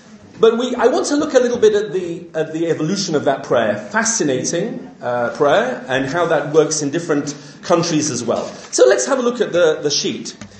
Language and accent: English; England, United Kingdom; I grew up in England, and I make no apology for the fact that today's shir will be very focused on English history, and English culture